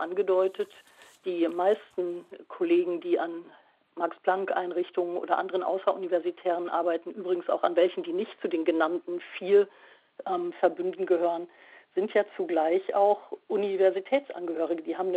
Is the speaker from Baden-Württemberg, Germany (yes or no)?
no; Frankfurt, Hesse, Germany; und ich als Frankfurterin sind, haben wir im Hochschulpakt immerhin auch eine 4%ige Steigerung